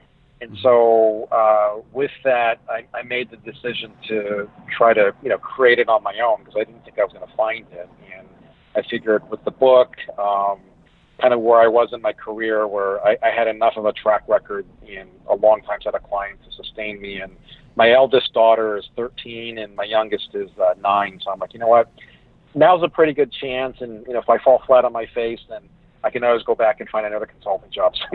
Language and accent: English; Hawaii, United States; So I was born and raised in Hawaii. Immigrant parents from Korea.